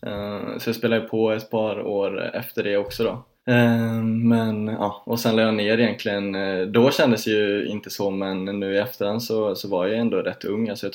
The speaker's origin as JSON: {"language": "Swedish", "town": "Borås", "region": "Västra Götaland County", "country": "Sweden", "tie": "born or raised there", "lives_now": "Stockholm, Sweden", "said": "Jag är uppvuxen i Borås, men jag gick tennisgymnasium i Båstad då."}